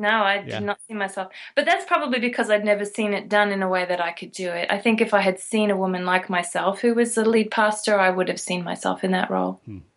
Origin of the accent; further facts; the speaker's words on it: Australia; moved away; Growing up in Australia, it really wasn't much of an issue. When you don't have many leaders, you don't have the luxury really to say, "But what about this?" So I didn't even think about that until I moved to this country.